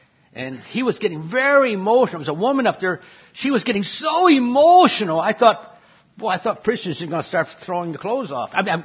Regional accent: Wisconsin, United States; For example, I was from Wisconsin.

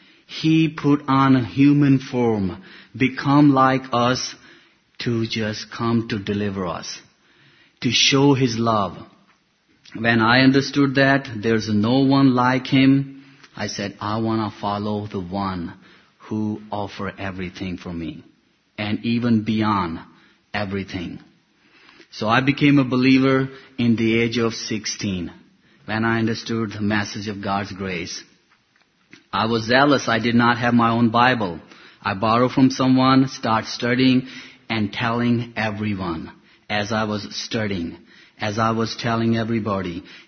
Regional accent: Pakistan; English is a second language; moved away; I came from Pakistan. I born in Pakistan

